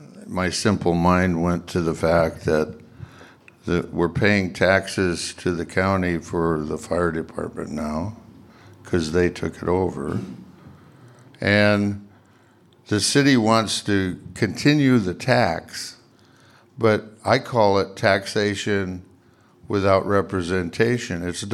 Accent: Seattle, Washington, United States; I grew up in Seattle and I was a Democrat and involved with the Democrats when I moved here

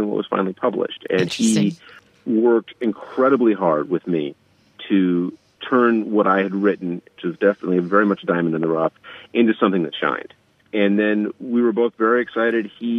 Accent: Seattle, Washington, United States; I grew up in Seattle. I grew up on Queen Anne Hill, went to Whitworth Elementary, South Shore Middle School, which is no longer there, and Franklin High School, graduated class of 1990.

